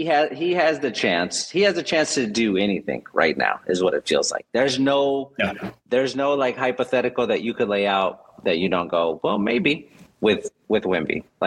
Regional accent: San Antonio, Texas, United States; I grew up in San Antonio.

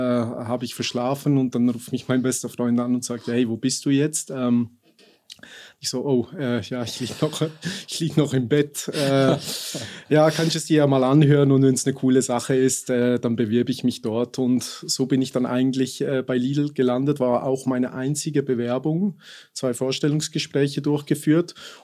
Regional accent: Switzerland; grundsätzlich komme ich eigentlich, wie gesagt, aus der Schweiz. Meine Mutter ist Südafrikanerin, mein Vater ist Schweizer.

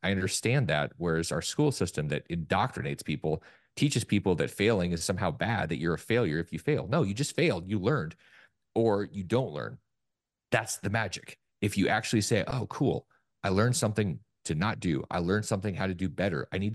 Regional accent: Alaska, United States; when I grew up in Alaska and I literally had to dodge polar bears because I was taking out the trash up in the Arctic Circle.

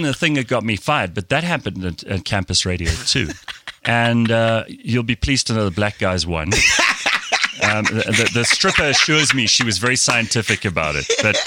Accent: South Africa; I'm from South Africa and I'm white.

